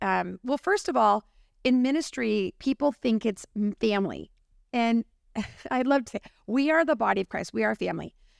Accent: California, United States; as a Californian, which we are

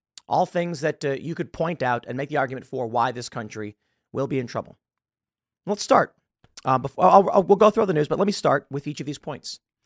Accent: United States; I'm from the United States. My family, every one of them is from the United States.

